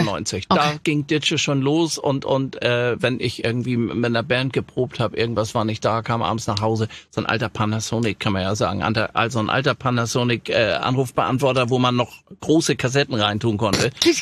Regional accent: Hamburg, Germany; in Hamburg-Langenhorn, wo ich groß geworden bin

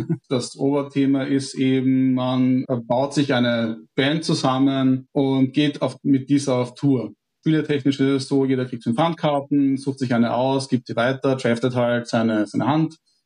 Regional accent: Styria, Austria; ich komme vom Land, also ich bin aufgewachsen in der Steiermark

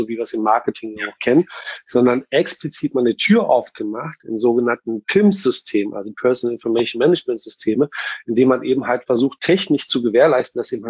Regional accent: Brandenburg, Germany; auch wenn ich mich ein bisschen ausgegrenzt fühle als Brandenburger mit den ganzen Skithemen

